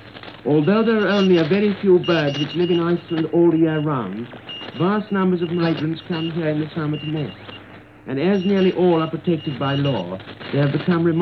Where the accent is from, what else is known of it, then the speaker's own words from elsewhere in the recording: United Kingdom; may I, as a British officer, assure you